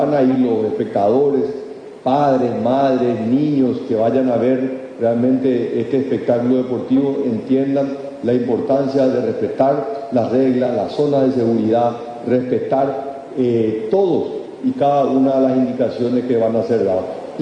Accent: Paraguay; y realmente de corazón orgulloso como paraguayo

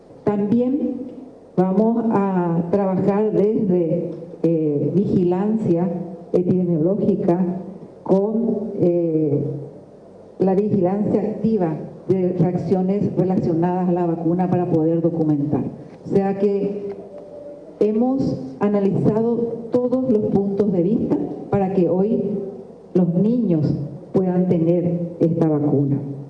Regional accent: Paraguay; hay que sentirnos orgullosos como paraguayos, porque el gobierno de Paraguay

